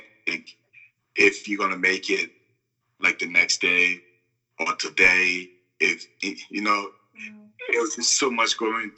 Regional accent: Liberia; Growing up in Liberia, from my father's side, I have 7 brothers and 8 sisters. And then from my mother's side is 3 of us. So I grew up with my mom a lot more.

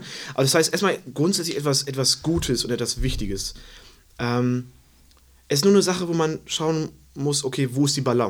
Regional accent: North Rhine-Westphalia, Germany; now in Ansbach, Germany; Sauerland, wo ich herkomme

